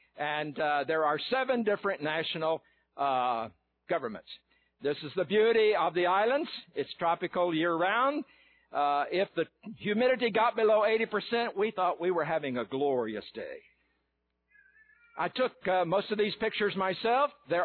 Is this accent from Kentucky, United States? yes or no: no; Texas, United States; Where I grew up in Northeast Texas, we had an old saying that a picture is worth 1,000 words.